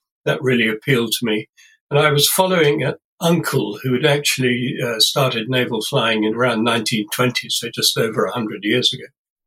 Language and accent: English; West Midlands, United Kingdom; And I was brought up in Warwickshire in the center of England.